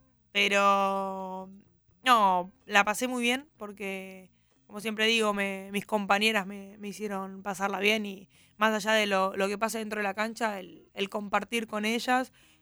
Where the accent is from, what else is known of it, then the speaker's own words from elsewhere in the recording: Argentina; now in Seville, Spain; No, yo soy la única argentina.